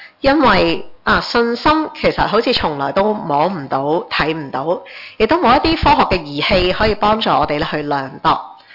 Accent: Hong Kong; 即是我们香港人就说最 top 啦

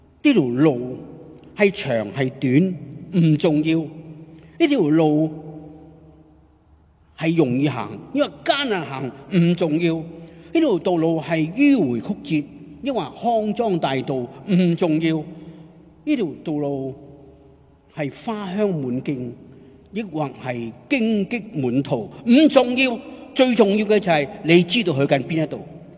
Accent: Hong Kong; 我在香港出生，香港长大，

